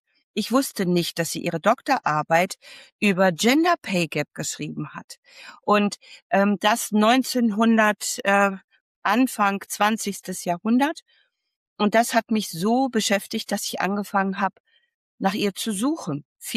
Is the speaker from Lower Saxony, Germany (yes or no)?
no; Lübeck, Schleswig-Holstein, Germany; Ich komme aus Lübeck, ich bin Sozialarbeiterin und Dozentin